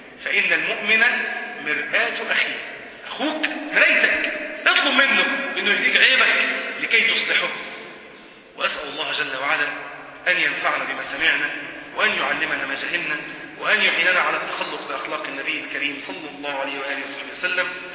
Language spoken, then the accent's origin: Arabic; Egypt; هو حس ان انا مصري من لباسي مثلا او من زيي،